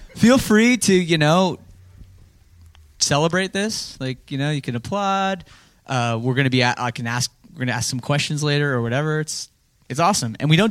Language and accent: English; Canada; Except we're both from Canada, literally like she's 2 hours from me.